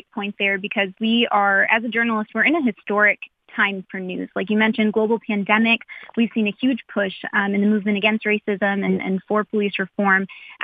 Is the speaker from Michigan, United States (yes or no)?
yes; Brown City, Michigan, United States; now in Grand Rapids, United States; I grew up here in Michigan. I'm from a very, very small town called Brown City. And the fun fact is that it's so small, I grew up with not even having a stoplight in my town.